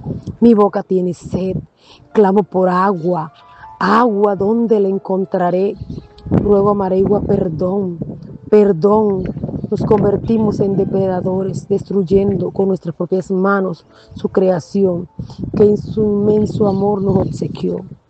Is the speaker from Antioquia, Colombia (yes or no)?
no; Manaure, La Guajira, Colombia; Entonces Manaure, mi pueblo, siempre viaja conmigo.